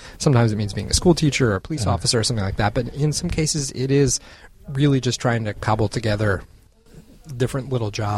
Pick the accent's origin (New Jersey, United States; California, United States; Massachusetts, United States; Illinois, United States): New Jersey, United States; it takes place where I grew up. And, you know, being able to spend a large portion of a year down in my hometown, essentially, making a movie